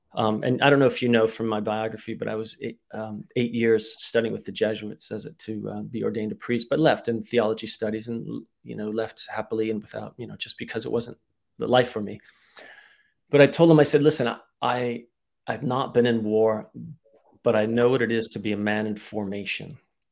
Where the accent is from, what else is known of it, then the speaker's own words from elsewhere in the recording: United States; I think I'm entirely American. I lived in Bratislava for a time as a Jesuit. I studied Slovak. I listened to Slovak my entire life.